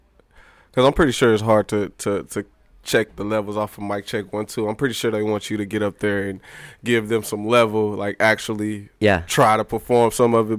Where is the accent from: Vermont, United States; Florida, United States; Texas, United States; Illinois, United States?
Texas, United States; Austin; Yeah, I'm from Austin.